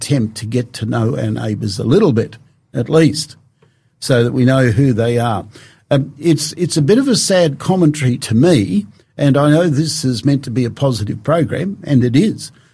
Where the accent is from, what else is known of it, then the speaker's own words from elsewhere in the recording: Australia; Oh, we come from Australia.